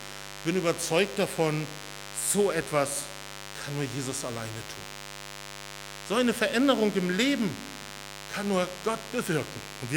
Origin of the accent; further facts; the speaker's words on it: Northern Germany, Germany; Wir kommen weiter aus dem Norden von Deutschland.